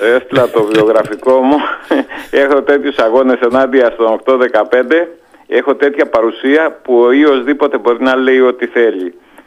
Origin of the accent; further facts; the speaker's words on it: Pefkos, Crete, Greece; το χωριό μου, το δικό μου Πεύκος Βιάννου Ηρακλείου Κρήτης